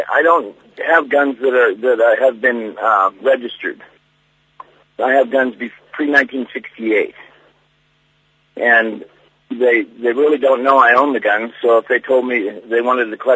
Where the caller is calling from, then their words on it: Chillicum, Oregon, United States; I'm calling from Chillicum, Oregon